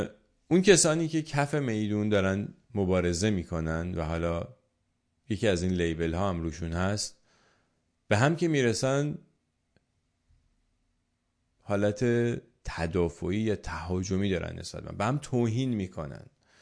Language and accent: Persian; Iran